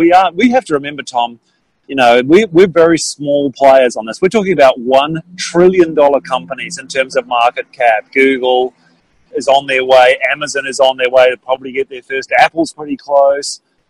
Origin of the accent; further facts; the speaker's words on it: Wellington, New Zealand; in Wellington, my hometown in New Zealand